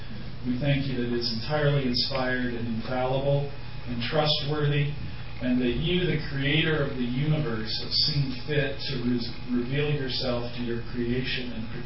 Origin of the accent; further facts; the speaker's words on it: New York, United States; I've often mentioned I'm from Western New York, and the problem wasn't that it couldn't be 60 in April. It could. It just would be snowing in May. That was the problem that I remember as a young boy.